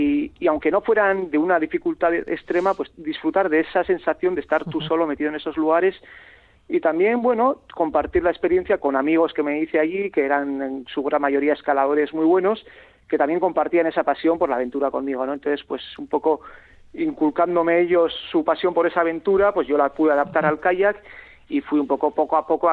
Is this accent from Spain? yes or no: yes; San Sebastián, Basque Country, Spain; yo soy de San Sebastián, aquí en el norte, y no tenemos ríos de este tipo aquí cerca